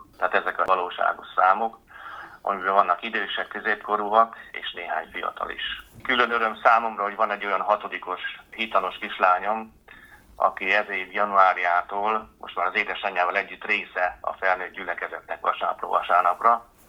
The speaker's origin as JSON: {"language": "Hungarian", "town": "Körösszegapáti", "region": "Hajdú-Bihar", "country": "Hungary", "tie": "born or raised there", "said": "visszakerülve a Tiszántúra, én tiszántúli ember vagyok, Körösszegapátiban nőttem föl."}